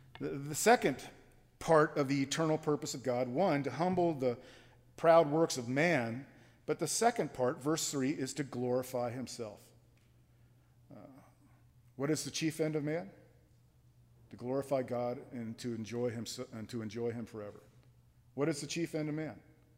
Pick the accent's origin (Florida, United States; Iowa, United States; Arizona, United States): Florida, United States; I grew up in South Florida.